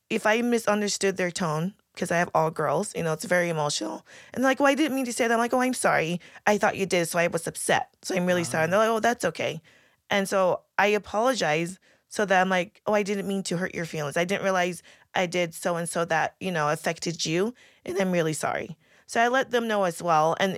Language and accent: English; Ghana; so I'm from Ghana, and so the culture is so different.